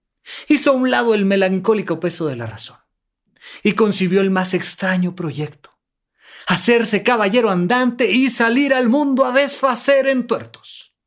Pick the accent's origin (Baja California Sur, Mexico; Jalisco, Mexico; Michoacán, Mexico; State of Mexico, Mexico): State of Mexico, Mexico; Almoloya de Juárez; also born or lived in Toluca; Yo crecí, nací en Toluca, Estado de México, crecí en Almoloya de Juárez. Crecí en un pueblito donde pensar siquiera en conocer a alguien que salía en la televisión era literalmente imposible.